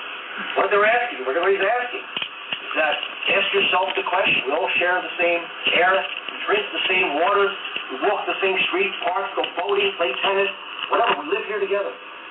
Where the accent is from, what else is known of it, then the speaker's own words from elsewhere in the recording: Connecticut, United States; I'm down from Connecticut, and it's crazy up there, too.